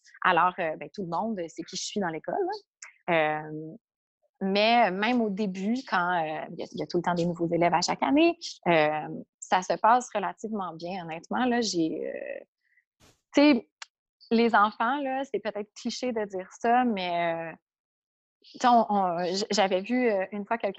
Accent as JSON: {"language": "French", "region": "Quebec", "country": "Canada", "said": "je viens du Québec, puis je travaille dans une école spécialisée pour les enfants précoces."}